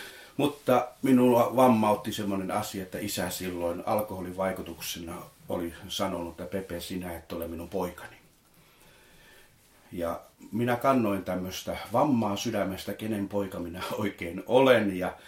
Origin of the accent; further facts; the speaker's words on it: Heinävesi, North Karelia, Finland; born there; Olen syntynyt Heinävedellä, Savon vesistöjen äärellä